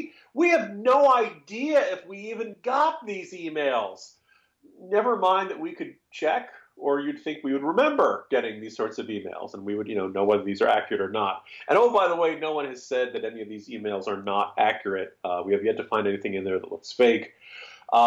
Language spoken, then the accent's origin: English; New Jersey, United States; now in Virginia, United States; Greg, you and I live in Virginia. We know the story of Bob McDonnell. I grew up in New Jersey.